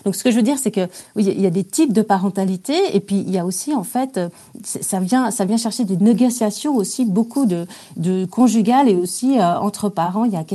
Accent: Switzerland; pour aller au ski, je suis suisse.

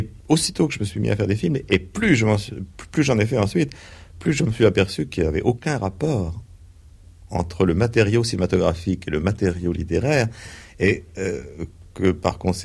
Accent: Brest, Brittany, France; born there; Bon, je suis né à Brest

